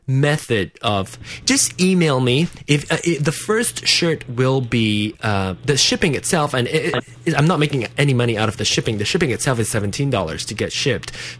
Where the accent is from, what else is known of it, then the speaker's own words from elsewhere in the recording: Malaysia; accent: Malaysian; English is a second language; now in United States; I'm here 10 years, and I learned the Queen's English back home in Malaysia, and I have my own Malaysian accent. And then now that I'm here for 10 years, I have this new American, sort of American accent. And so I still have my own accent.